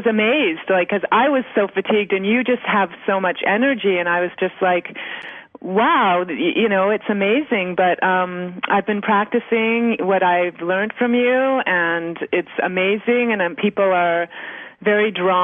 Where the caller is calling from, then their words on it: Kamloops, British Columbia, Canada; I took the class in Edmonton, and I'm calling from Kamloops, British Columbia.